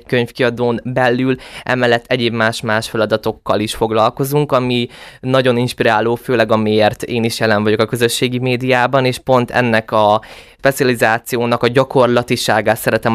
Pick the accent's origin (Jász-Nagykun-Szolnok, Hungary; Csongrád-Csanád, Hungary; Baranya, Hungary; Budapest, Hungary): Csongrád-Csanád, Hungary; Szeged; born there; egyébként én Szegeden születtem is, és nagyon sokat jártam is a szüleimmel kiskoromtól kezdve Szegedre